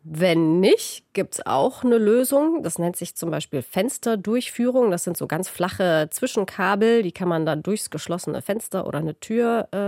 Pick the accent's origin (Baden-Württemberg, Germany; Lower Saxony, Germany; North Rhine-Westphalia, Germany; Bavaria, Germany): Bavaria, Germany; Und wir sind in Bayern, meine Heimat, am Ammersee in der Nähe von München.